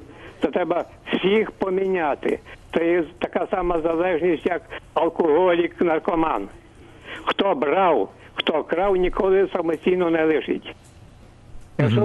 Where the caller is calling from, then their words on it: Ternopil Oblast, Ukraine; місто Залізьке, Тернопільської області.